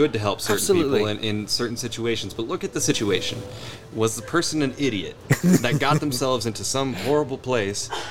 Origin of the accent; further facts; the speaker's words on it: Grants, New Mexico, United States; So I grew up in New Mexico. I've been here all 24 years. But I grew up originally in Grants, New Mexico. Small town.